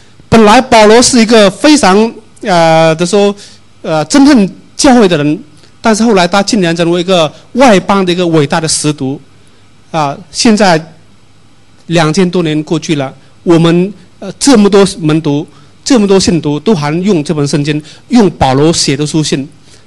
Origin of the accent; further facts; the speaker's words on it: Guangxi, China; now in Hong Kong; 我来自广西，来自永水，我来香港有三年多，差不多四年了，所以目前在香港生活了